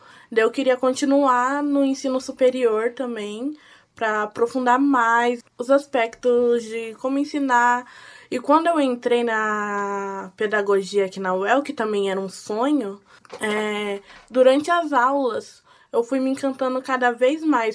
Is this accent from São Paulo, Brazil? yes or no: no; Londrina, Paraná, Brazil; eu tenho 21 anos, nasci e cresci aqui em Londrina.